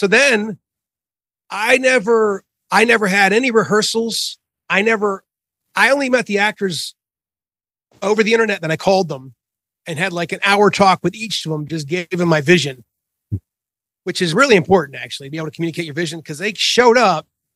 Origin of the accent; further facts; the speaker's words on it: Pittsburgh, Pennsylvania, United States; And I'm from Pittsburgh. I mean, I'm used to cold weather